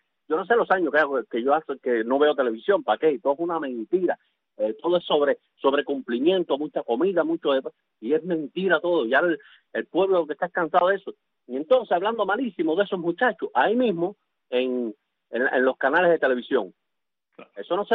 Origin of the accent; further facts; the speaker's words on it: Cuba; los derechos que tenemos nosotros como personas, como cubanos.